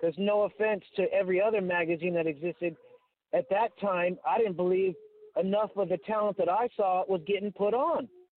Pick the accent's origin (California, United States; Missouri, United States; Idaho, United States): California, United States; Bay Area; I'm from the Bay Area, but the further I go from the Bay, literally more people appreciate it